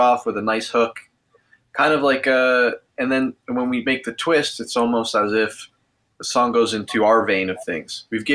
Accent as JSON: {"language": "English", "town": "Brampton", "region": "Ontario", "country": "Canada", "tie": "born or raised there", "said": "Me and Dylan. Yeah, we both grew up in Brampton, too."}